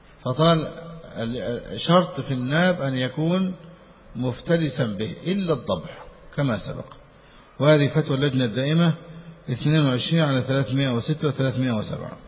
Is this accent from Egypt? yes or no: yes; Egypt; والطعام الذي عندنا في مصر يسمى الفسيخ والسردين